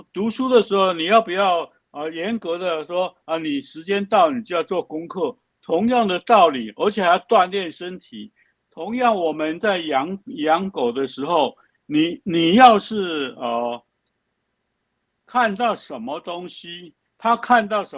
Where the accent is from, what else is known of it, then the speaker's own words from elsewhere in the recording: China; 一般我们中国人通常过年的时候大部分吃的都是猪肉